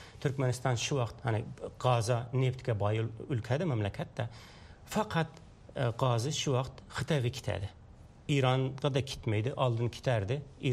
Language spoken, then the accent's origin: Uzbek; Afghanistan; Bizim kelishimiz Afg'oniston, Afg'onistonning turkmanlaridan.